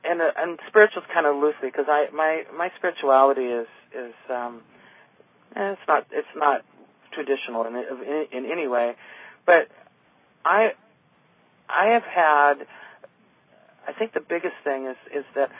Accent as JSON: {"language": "English", "region": "Idaho", "country": "United States", "tie": "born or raised there", "said": "I would have never dreamed growing up in Idaho that I would be here, ever."}